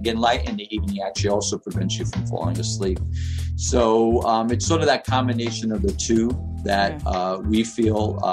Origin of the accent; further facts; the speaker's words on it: New York City, New York, United States; And I lived in New York. I grew up in Queens. You walk to school in Queens, right?